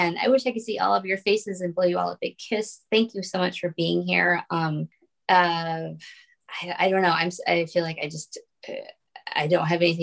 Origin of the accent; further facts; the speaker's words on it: Raleigh, North Carolina, United States; Thursday will be at Quail Ridge Books, which is my hometown Raleigh bookstore that I've been going to since I was 10.